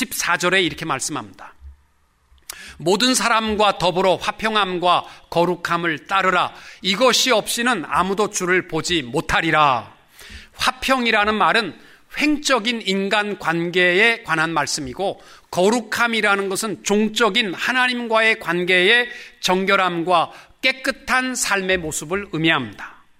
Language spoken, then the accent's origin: Korean; Osan, Gyeonggi Province, South Korea; 저는 오산에서 컸습니다. 오산 미군 비행장 앞에 아스팔트가 쫙 돼 있었어요.